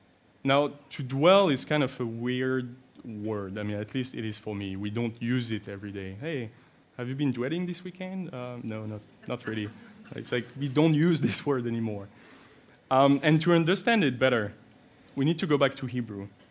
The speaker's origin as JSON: {"language": "English", "town": "Paris", "region": "Île-de-France", "country": "France", "said": "I'm from Paris, so in Paris it will be Montmartre, is the highest point, right?"}